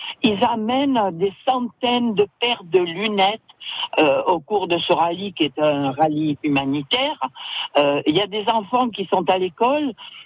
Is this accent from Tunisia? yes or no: yes; Tunisia; born there; Moi, personnellement, je suis née en Tunisie il y a 74 ans.